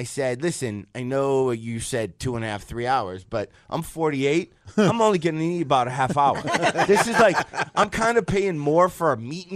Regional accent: Detroit, Michigan, United States; I'm from Detroit. I'm not classifying that as a truck.

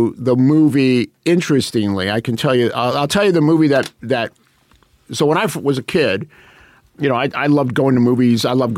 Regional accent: Santa Barbara, California, United States; I had a thing happen in my hometown of Santa Barbara.

